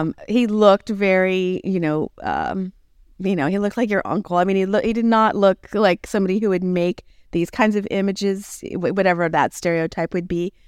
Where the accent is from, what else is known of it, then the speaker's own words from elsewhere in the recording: Tulsa, Oklahoma, United States; I'm from Tulsa